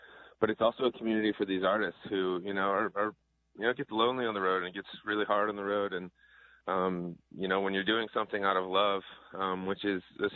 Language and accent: English; Iowa, United States; I think I'm kind of tripling down on Iowa, tripling down on, my home state, and trying to make this a real haven for live music.